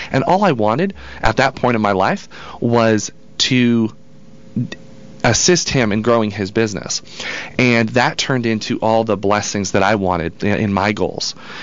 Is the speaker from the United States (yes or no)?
yes; Massachusetts, United States; born there; I was born in Massachusetts.